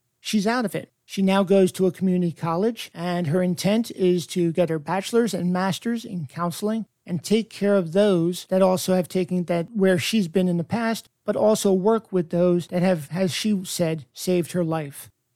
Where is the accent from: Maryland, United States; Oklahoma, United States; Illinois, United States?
Maryland, United States; I am so proud to be a Carroll Countyan